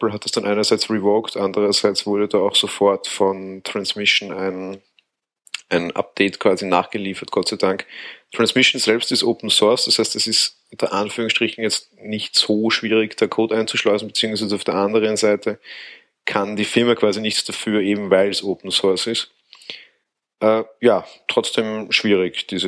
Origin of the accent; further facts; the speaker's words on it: Austria; gerade als Österreicher muss ich mich sonst auch auf Premium Reseller verlassen.